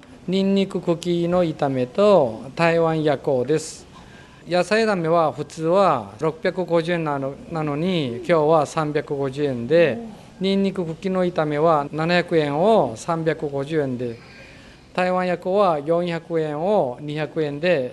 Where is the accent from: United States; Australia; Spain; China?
China; Changchun, Jilin; Japanese is a second language; now in Japan; 中国の吉林省の長春市です。